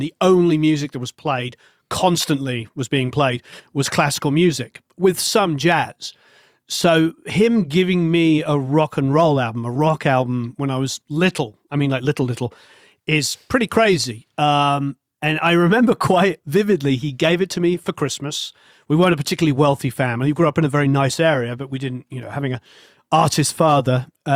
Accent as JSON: {"language": "English", "region": "England", "country": "United Kingdom", "said": "I'm not, being English, I don't even say my own name right."}